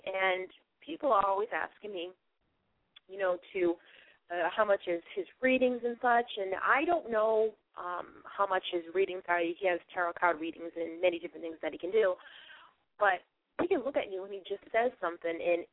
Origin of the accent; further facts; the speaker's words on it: Boston, Massachusetts, United States; now in Maine, United States; I'm originally from Boston, but I moved up here to Maine